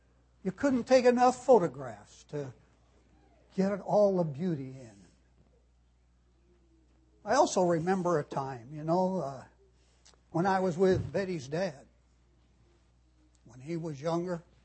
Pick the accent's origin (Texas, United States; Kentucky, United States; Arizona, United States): Arizona, United States; When I was a kid growing up in Arizona, it was quite a primitive place in many aspects.